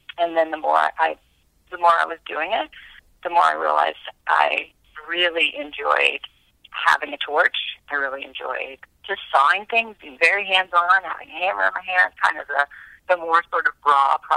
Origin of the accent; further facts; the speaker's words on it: Asheville, North Carolina, United States; my dad is still an architect in Asheville, but he has been a potter and he's a painter as well. And my mom had a huge loom in our basement growing up